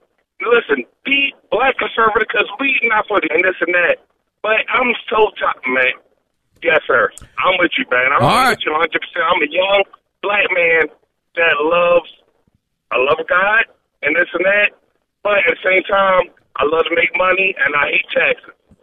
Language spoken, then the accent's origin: English; Maryland, United States; I grew up in Maryland. Maryland is a really democratic state